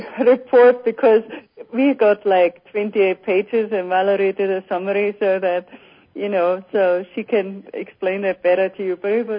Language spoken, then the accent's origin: English; Germany; I'm from Germany